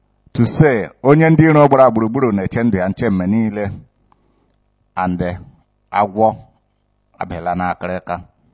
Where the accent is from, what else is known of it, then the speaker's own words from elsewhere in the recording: Itu Ezinite, Imo, Nigeria; now in Italy; I'm from Itu Ezinite in Mbise, Biafra land.